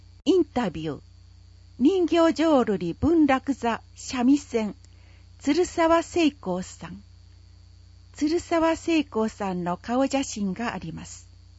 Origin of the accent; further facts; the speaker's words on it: Mihara, Hiroshima, Japan; 三原で生まれ育ち、その間たくさんの人のお世話になりました。